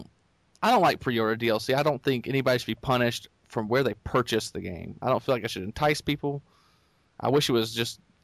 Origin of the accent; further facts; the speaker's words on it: United States; I just feel like as an American, there's just not many choices for me.